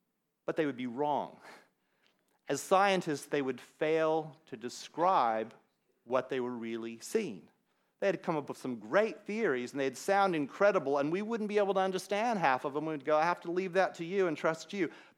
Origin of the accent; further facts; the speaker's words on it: Colorado, United States; it comes from my home state of Colorado.